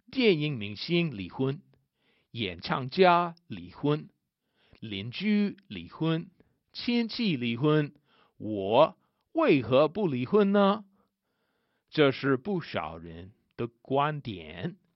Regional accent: United States; 身为美国人的我，很不好意思地告诉您

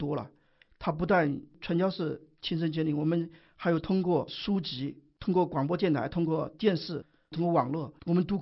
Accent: China; 我们作为一个中国人

